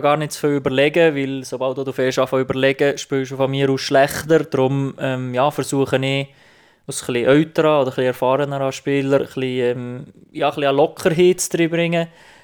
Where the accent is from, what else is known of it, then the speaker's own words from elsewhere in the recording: Switzerland; now in Viareggio, Italy; irgendwo als Schweizer am Meer zu wohnen, ist schon sehr speziell